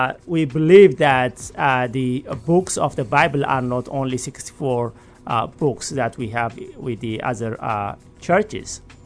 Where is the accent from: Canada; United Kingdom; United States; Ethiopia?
Ethiopia; first language Amharic; English is a second language; My mother tongue, Amharic, mm-hmm. English, and I speak German, too.